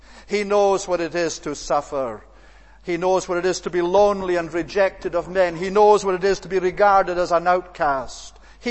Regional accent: Scotland, United Kingdom; I remember when I was brought up in Scotland, just after the Second World War

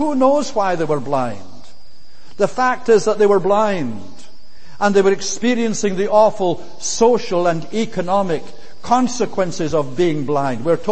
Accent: Scotland, United Kingdom; In the village where I grew up in the Highlands of Scotland, the man who lived next door to us couldn't read.

